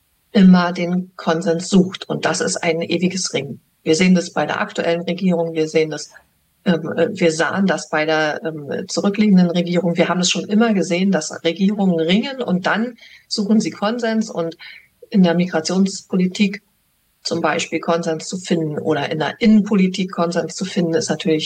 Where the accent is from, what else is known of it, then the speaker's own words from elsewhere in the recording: Germany; Ich bin ja Deutsche